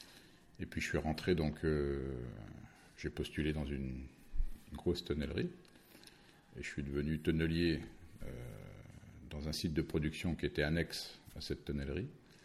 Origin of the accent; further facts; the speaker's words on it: Chagny, Bourgogne-Franche-Comté, France; Moi, je suis natif de Chagny, donc un petit village à côté de Chassin-de-Montrachet, bien connu pour ses blancs. Et voilà, étant collégien dans mon village, en 91